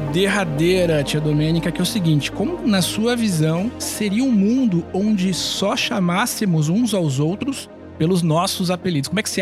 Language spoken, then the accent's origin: Portuguese; Campinas, São Paulo, Brazil; eu sou de Campinas, interior de São Paulo, mas a gente, enfim, mora aqui no estado de São Paulo